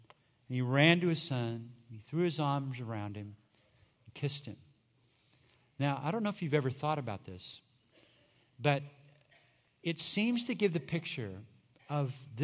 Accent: Austin, Texas, United States; I grew up in Ridgetop Baptist Church on 51st Street in Austin here, up until I was 10.

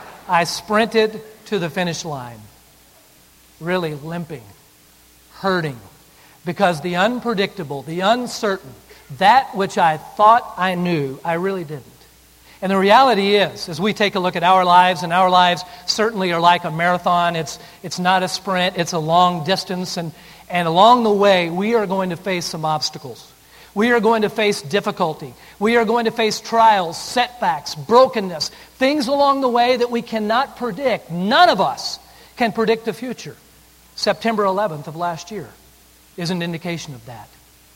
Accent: Denton, Texas, United States; I grew up in Denton, Texas. Went to school at Baylor University

